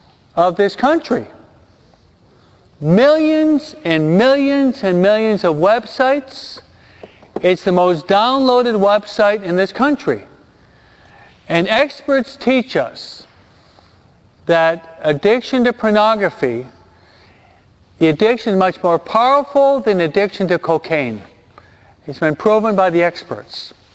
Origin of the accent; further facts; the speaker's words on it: Hawaiian Gardens, California, United States; In California, we actually have a casino in Hawaiian Gardens. I'm from Hawaiian Gardens, no?